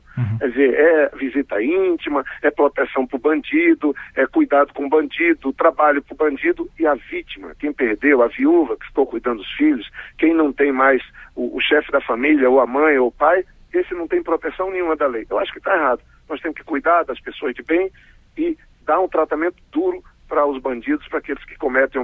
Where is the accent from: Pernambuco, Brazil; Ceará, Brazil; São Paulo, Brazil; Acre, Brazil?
Acre, Brazil; Eu sou do Acre, senador pelo Acre.